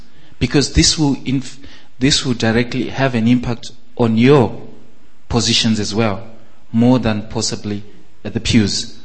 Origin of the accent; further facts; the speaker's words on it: Edinburgh, Scotland, United Kingdom; from Edinburgh.